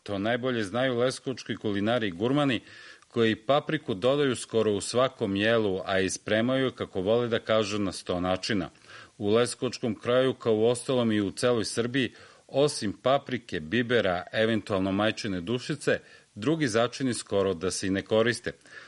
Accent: France; Ja sam Francuz, a mi volimo umerenost.

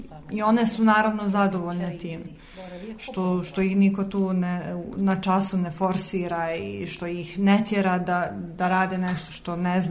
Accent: Bosnia & Herzegovina; iz Bosne sam, prevodila sam za farsi jezik, odnosno perzijski jezik izvorno

